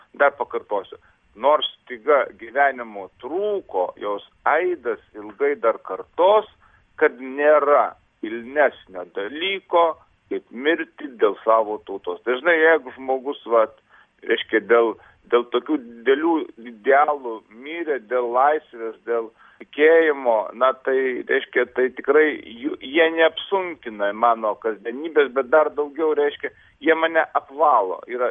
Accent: Molėtai, Utena County, Lithuania; Aš, žinai, esu kilęs iš Molėtų parapijos

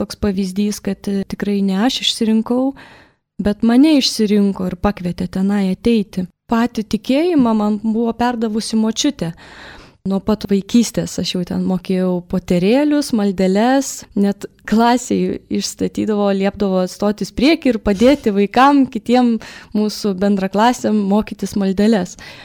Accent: Vilnius, Vilnius County, Lithuania; also born or lived in Kaunas; gimiau Kaune, užaugau Vilniui, priklausau jau 10 metų pranciškoniškai šeimai

